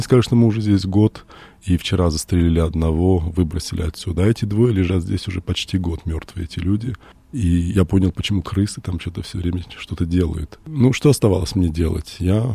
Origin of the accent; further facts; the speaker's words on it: Australia; я не иностранец, вообще-то я из Австралии.